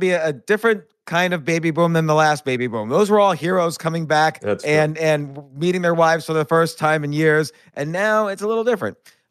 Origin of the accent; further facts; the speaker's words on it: New York City, New York, United States; And I'm a New Yorker. I'm sick of New York.